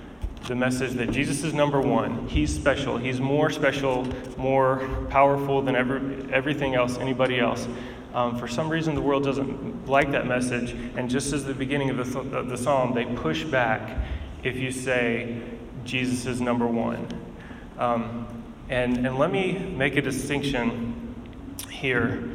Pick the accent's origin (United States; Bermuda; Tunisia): United States; And as an American, I believe, like, I'm telling you that this is your life.